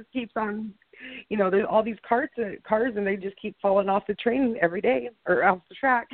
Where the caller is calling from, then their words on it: Pasco, Washington, United States; I'm from Pasco, Washington.